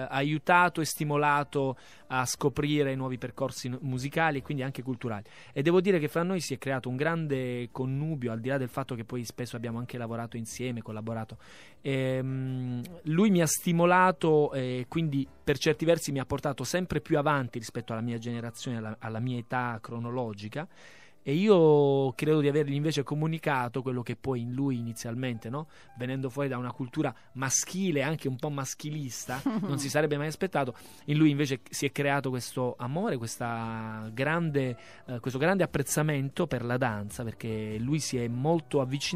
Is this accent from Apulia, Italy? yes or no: yes; Bari, Apulia, Italy; born there; Io sono nato a Bari e ho iniziato a muovere i miei primi passi a Bari